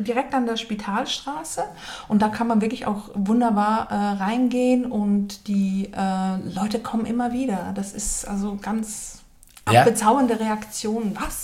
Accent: Basel, Basel-Stadt, Switzerland; born there; Ich bin Deutsche, aber ich bin in Basel geboren.

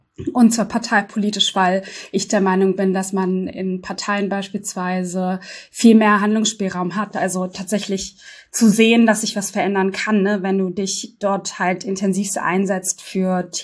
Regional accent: Berlin, Germany; auch in Berlin, sehr immens, auch im Gesundbrunnen und Wedding, da wo ich aufgewachsen bin

